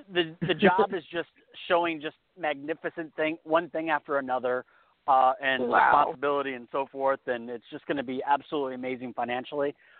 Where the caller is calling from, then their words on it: California, United States; I'm calling from California.